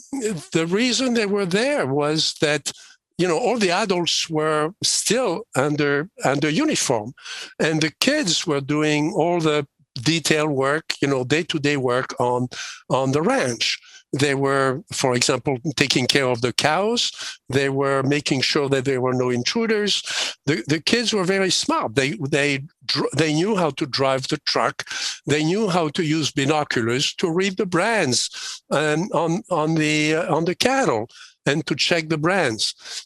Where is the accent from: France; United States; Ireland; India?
France; And as you know, I was born in France. I remember World War II. I was born at the beginning of World War II. And the town where I grew up was bombed 17 times because it was a key strategic place on the road to Normandy